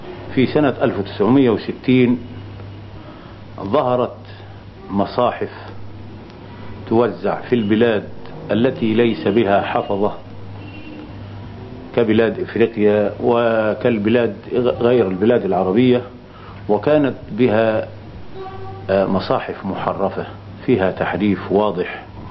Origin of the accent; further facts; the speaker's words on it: Shibra al-Namla, Gharbia, Egypt; ولدت في قرية بمحافظة الغربية تسمى شبرا النملة، مركز طنطا، محافظة الغربية. ونشأت في هذه القرية